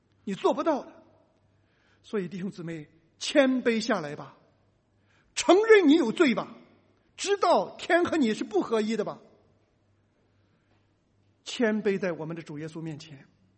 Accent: China; 我们中国人为什么接受了佛教的思想，这个可恶的宗教害我们中国人。

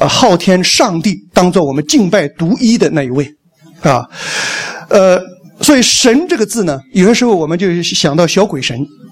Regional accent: Taiwan; 所以我们台湾人有一次请他吃饭的时候

